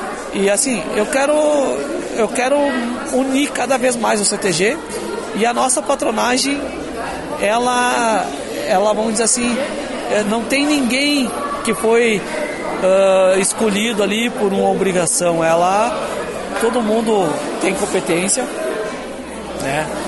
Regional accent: Capão Bonito do Sul, Rio Grande do Sul, Brazil; also born or lived in Lagoa Vermelha; a gente é do Capão Bonito, tá? Eu sou natural de Lagoa porque Capão Bonito não existia

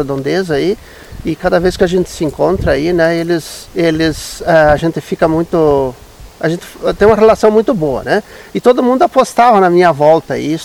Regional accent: Machadinho, Brazil; Eu sou natural de Machadinho.

